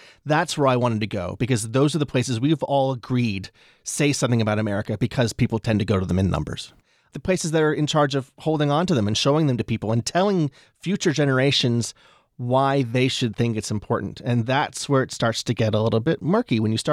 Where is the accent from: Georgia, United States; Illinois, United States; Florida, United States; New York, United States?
Georgia, United States; If you drive through the American South, and I'm from Georgia, by the way, since the 1700s, my family goes way back.